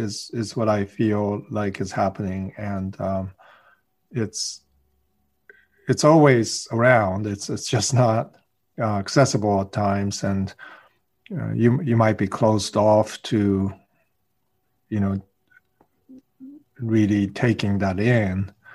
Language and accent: English; Boston, Massachusetts, United States; born there; also born or lived in Sweden / Japan; I was in Sweden at the time. I was born in Boston in United States, and then my father was a research scientist, so we were in Sweden and then in Japan.